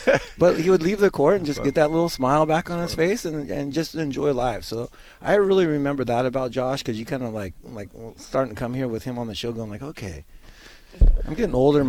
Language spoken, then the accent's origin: English; Angels Camp, California, United States; Yeah, I'm up from Angels Camp, California.